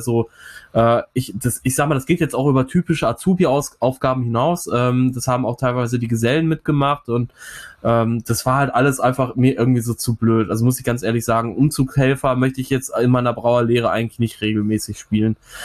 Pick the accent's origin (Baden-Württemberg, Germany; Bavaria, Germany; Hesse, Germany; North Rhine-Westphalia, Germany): North Rhine-Westphalia, Germany; Bochum; born there; Langenargen, Regensburg und jetzt Bochum, meiner Geburtsstadt auch tatsächlich, muss ich ja sagen. Hier ist der … vor 30 Jahren im St. Elisabeth Krankenhaus geboren worden.